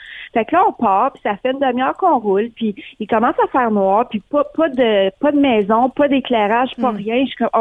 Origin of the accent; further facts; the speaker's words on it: Ontario, Canada; Fait que là, moi, je viens du nord de l'Ontario. On fait 12 heures de route pour aller chez nous.